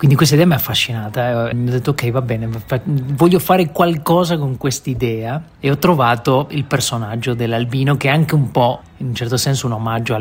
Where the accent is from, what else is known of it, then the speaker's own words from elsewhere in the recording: Argentina; è da una parte molto difficile scrivere in Argentina, o essendo argentino della mia generazione, che io non ho proprio vissuto la dittatura, sono nato durante la dittatura